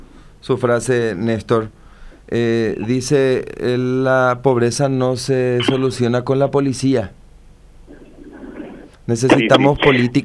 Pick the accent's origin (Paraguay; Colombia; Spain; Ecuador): Paraguay; San Pedro de Ycuamandiyú, San Pedro; Yo soy de San Pedro de Comandeyú. San Pedro de Comandeyú es la capital del segundo departamento San Pedro, uno de los departamentos más pobres, más conflictivos socialmente.